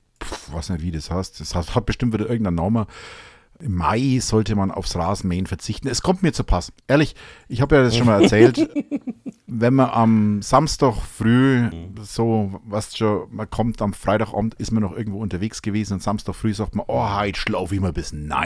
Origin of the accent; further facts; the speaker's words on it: Hof, Bavaria, Germany; Ich komme aus Hof, ist 9 Monate Winter und 3 Monate kalt.